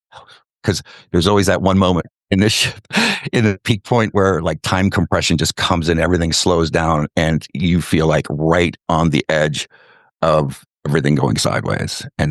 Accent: Hammond, Indiana, United States; From where I grew up in Hammond, Indiana, I understood that if I wanted to be a chef, I had to kind of hop jobs

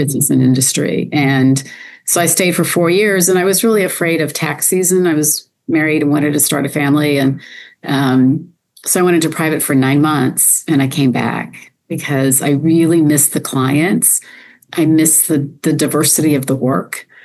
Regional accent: Rockville, Maryland, United States; also born or lived in Texas; Well, I actually grew up, for the most part, right outside of Washington, D.C. in Rockville, Maryland. But my mom's family is from Texas. I was actually born in Texas.

